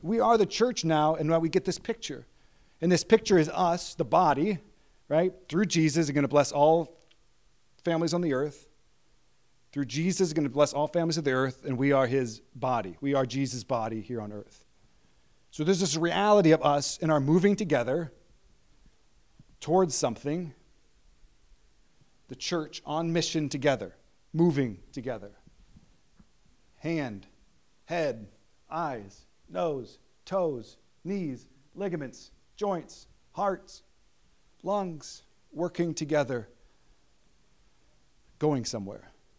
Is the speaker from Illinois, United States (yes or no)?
yes; Princeville, Illinois, United States; where I grew up in Princeville, Illinois, where the gospel came to me